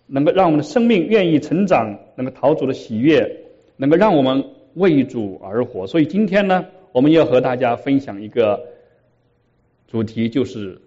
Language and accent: Chinese; China; 说起加拿大这个感恩节，和我们中国人还有一定的关系啊。